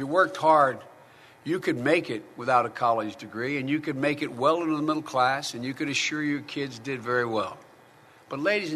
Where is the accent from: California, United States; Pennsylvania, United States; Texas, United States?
Pennsylvania, United States; Scranton; her grandpa was from Scranton, my hometown, and her dad was from Scranton.